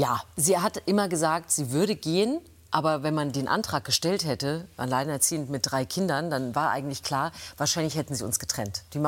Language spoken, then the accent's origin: German; Triptis, Thuringia, Germany; Ich bin ja in der DDR aufgewachsen.